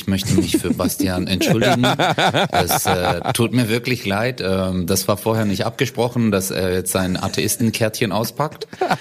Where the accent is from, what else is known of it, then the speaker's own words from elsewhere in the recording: Turkey; now in Germany; ich komme aus der Türkei. Da war es immer warm.